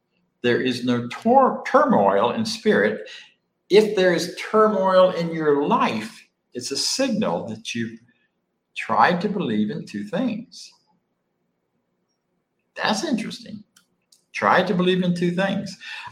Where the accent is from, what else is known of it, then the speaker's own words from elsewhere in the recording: Florida, United States; I grew up in Florida.